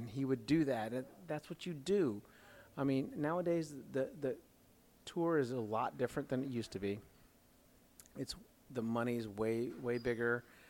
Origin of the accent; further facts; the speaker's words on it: Las Vegas, Nevada, United States; The city grew so big, so fast, because I grew up there. I was born and raised in Las Vegas.